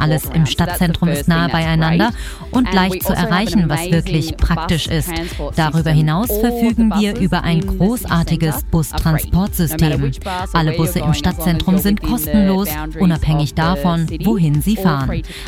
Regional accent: Australia; Als Australier gibt man alles einen Namen.

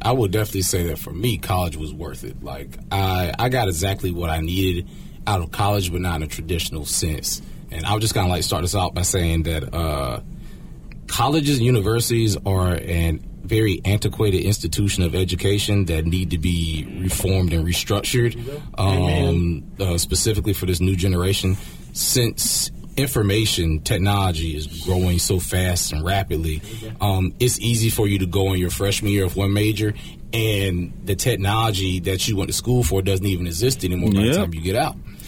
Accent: Greenville, South Carolina, United States; I'm from Greenville, South Carolina, right?

